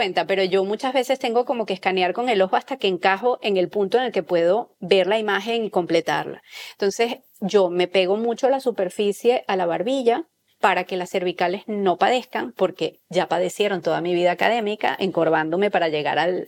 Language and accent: Spanish; Venezuela; yo creo que porque soy venezolana, yo vengo del trópico, yo vengo del Caribe, totalmente.